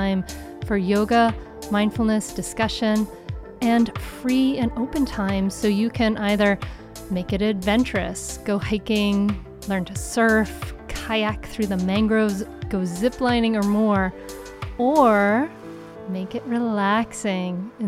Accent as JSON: {"language": "English", "region": "Rhode Island", "country": "United States", "tie": "born or raised there", "said": "especially the ocean is so soothing and healing for me because I grew up in Rhode Island near the ocean."}